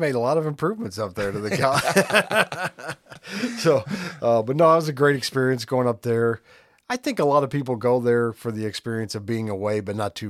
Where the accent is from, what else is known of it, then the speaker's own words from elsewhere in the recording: East Alton, Illinois, United States; I went to East Alton Wood River High School. So born and raised in East Alton.